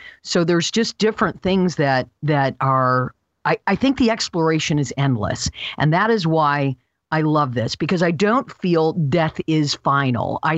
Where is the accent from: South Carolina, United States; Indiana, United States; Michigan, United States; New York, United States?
Michigan, United States; now in California, United States; I was raised in the Lutheran faith, good little Christian girl, went to church every Sunday. And my folks, I moved to California and I started exploring other ideas and ideologies and learning from various people, because my world expanded from just Michigan to a grander thing.